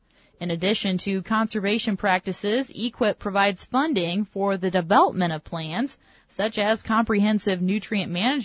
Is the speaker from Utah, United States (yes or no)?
no; Illinois, United States; Well, I'd have to agree, as I'm obviously from Illinois. It's where the station is. That is home for sure.